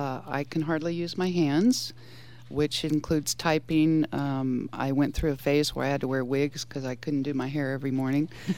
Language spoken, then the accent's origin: English; Las Cruces, New Mexico, United States; also born or lived in Colorado / Hawaii; now in Reno, United States; Well, I was raised in Las Cruces, New Mexico, and went on to Colorado and Hawaii and wound up in Reno after that.